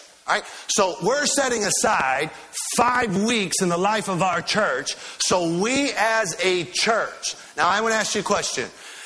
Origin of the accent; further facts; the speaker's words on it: Michigan, United States; So I'm from Northern Michigan.